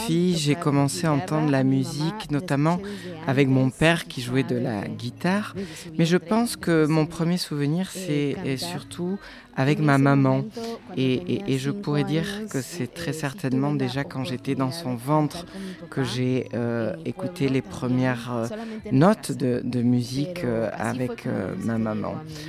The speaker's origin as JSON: {"language": "French", "town": "San Juan Comalapa", "region": "Chimaltenango", "country": "Guatemala", "said": "je suis maya caxiquel, je suis originaire de San Juan Comalapa, au Guatemala. C'est un village qui est très connu pour les arts et notamment pour sa peinture."}